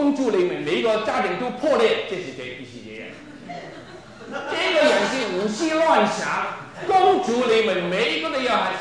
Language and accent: Chinese; Guangdong, China; 我是广东人嚟